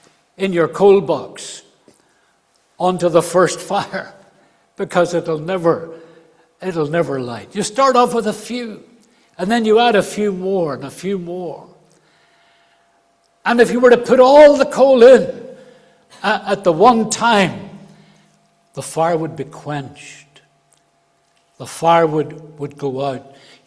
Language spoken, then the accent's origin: English; Belfast, Northern Ireland, United Kingdom; And I was brought up in Belfast in a terraced house.